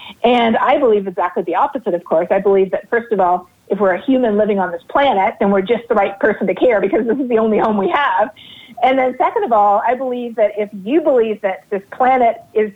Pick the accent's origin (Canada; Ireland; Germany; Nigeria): Canada; also born or lived in South America; now in United States; I grew up in Canada and in South America, and outside the U.S., there is not nearly the same statistics as there are within the U.S.